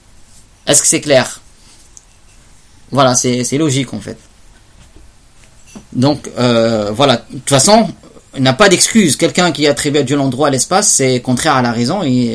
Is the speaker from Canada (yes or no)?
no; Tunisia; Ça, dans les années 50, par exemple chez nous en Tunisie, il s'est enseigné aux écoles primaires, aux enfants.